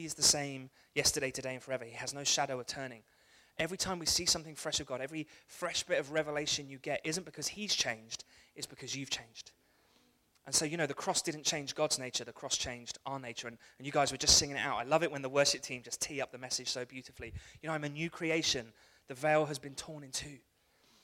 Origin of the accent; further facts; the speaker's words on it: Wembley, London, United Kingdom; Don't worry, I know I'm from Wembley.